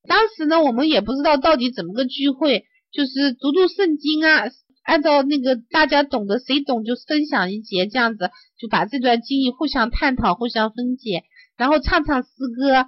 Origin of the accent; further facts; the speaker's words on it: China; 我是中国的